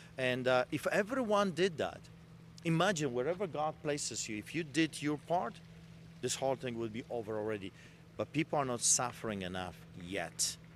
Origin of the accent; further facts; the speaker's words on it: Poland; when I was growing up in Poland